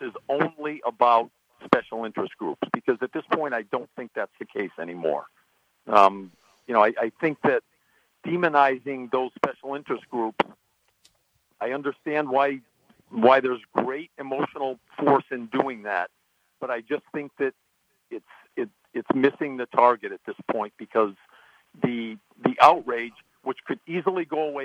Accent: Whitehall, New York, United States; And by the way, I grew up in Washington County in Whitehall.

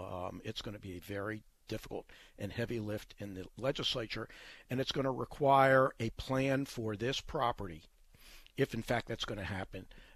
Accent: Baltimore, Maryland, United States; This is my hometown, and I'm not trying to denigrate the city of Baltimore, but it's a serious, serious concern.

